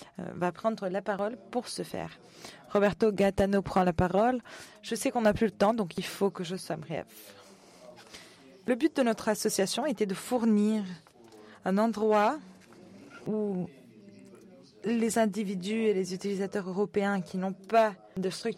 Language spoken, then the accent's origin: French; Armenia; À l'origine, je viens d'Arménie